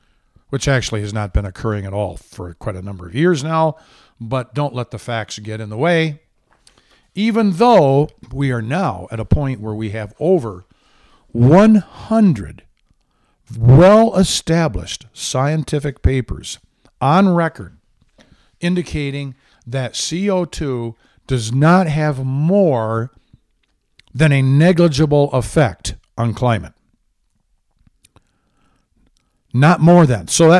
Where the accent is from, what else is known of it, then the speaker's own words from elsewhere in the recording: Michigan, United States; also born or lived in Southwest United States; I grew up in Michigan praying for global warming. Hopes were dashed. It didn't occur. I went to the Southwest.